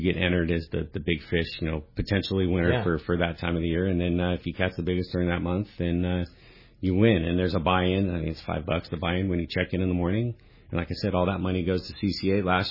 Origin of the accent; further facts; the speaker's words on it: San Clemente, California, United States; I grew up in San Clemente, you know, seeing that thing open up and dump out.